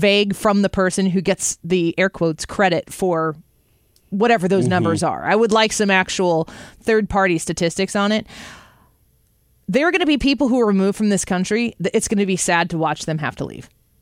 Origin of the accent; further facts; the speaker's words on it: United States; I'm asking, as an American who's here, being in a place where we have a huge immigration community here, of all different kinds.